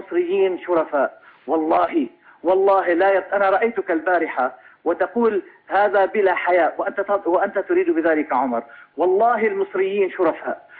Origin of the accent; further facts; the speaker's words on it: Lebanon; لا أنا من لبنان جنب سوريا